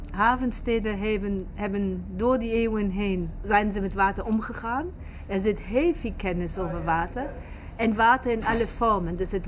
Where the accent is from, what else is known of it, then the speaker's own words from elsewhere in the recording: Hamburg, Germany; Dutch is a second language; now in Rotterdam, Netherlands; Dus ik ben opgegroeid in Hamburg.